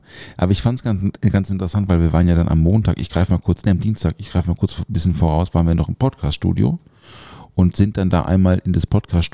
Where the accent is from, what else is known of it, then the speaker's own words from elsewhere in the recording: Schutterwald, Baden-Württemberg, Germany; vor allem ist er halt aus meiner Heimat.